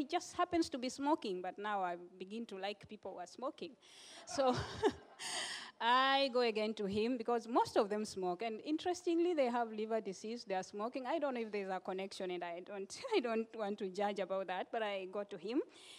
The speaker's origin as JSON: {"language": "English", "country": "Kenya", "said": "I tell him I come from Kenya."}